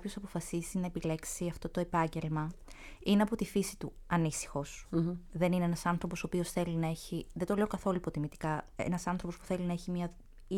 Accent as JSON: {"language": "Greek", "country": "Greece", "said": "άμα πήγαινα να παίξω ρεμπέτικα στη Γαλλία σαν Ελληνίδα, θα μου ήταν πιο εύκολο"}